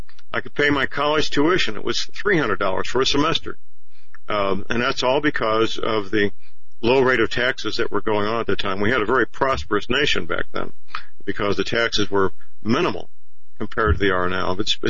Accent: St. Louis, Missouri, United States; In fact, the local network TV stations in St. Louis, my hometown, were even reporting George Soros money behind the rioters, which shocked me, but they did.

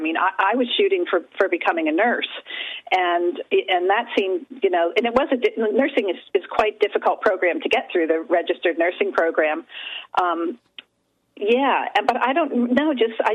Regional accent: New Jersey, United States; I'm just an American who grew up just in New Jersey, basically, in southern Jersey, in farmland

